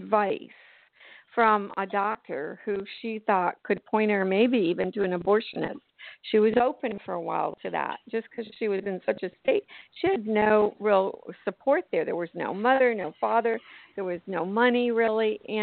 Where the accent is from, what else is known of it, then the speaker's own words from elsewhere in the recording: Toronto, Ontario, Canada; born there; And I was born in Toronto, Canada.